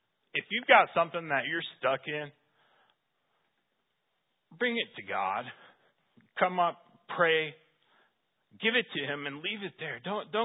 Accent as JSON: {"language": "English", "region": "Michigan", "country": "United States", "tie": "born or raised there", "said": "I know I grew up in Michigan, and people every year are pulled out by rip currents"}